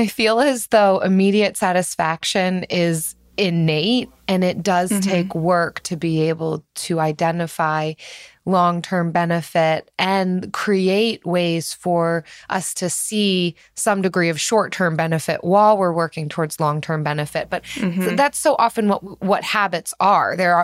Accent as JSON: {"language": "English", "town": "Philadelphia", "region": "Pennsylvania", "country": "United States", "said": "I'm from Philadelphia"}